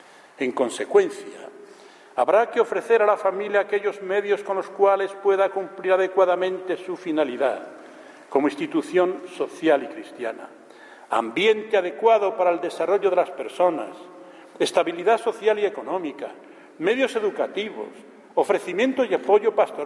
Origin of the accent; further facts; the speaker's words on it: Medina de Rioseco, Castile and León, Spain; Y en mi pueblo, qué caramba, Medina de Río Seco